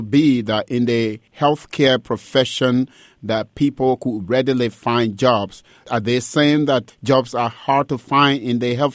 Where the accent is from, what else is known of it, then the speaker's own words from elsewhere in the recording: Liberia; I am originally from Liberia